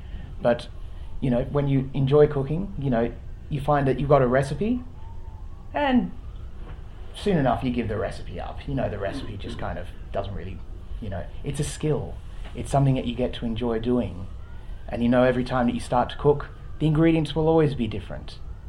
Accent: Kalamunda, Western Australia, Australia; Well, I'm local. I come from Kalamunda. Mm-hmm. Not from a long way away.

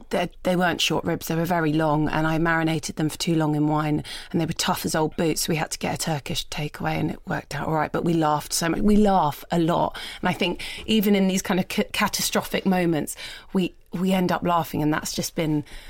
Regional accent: London, United Kingdom; I grew up in South London, there weren't that many Jewish people there.

